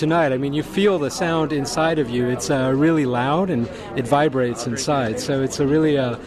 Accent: Tampa, Florida, United States; I'm from Tampa, and I've been coming here since I was their age.

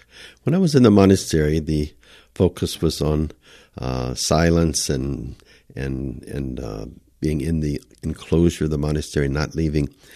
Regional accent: Arkansas, United States; also born or lived in Tennessee; after my father. But as I was growing up in Arkansas and Tennessee, they usually give names that are nicknames.

